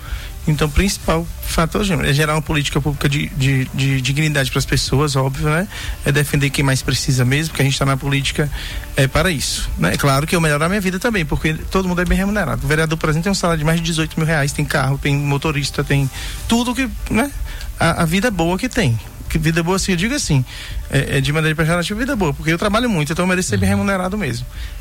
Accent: Vitória da Conquista, Bahia, Brazil; de fora eu sou de Conquista

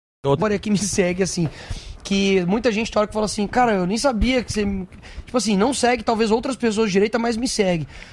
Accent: Minas Gerais, Brazil; Mas eu não sou. Eu sou de Minas Gerais.

